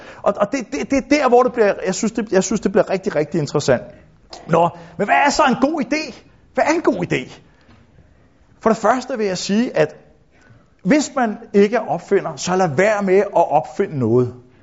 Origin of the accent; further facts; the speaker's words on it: Copenhagen, Capital Region of Denmark, Denmark; selv som københavner kan det virke som et meget underligt spørgsmål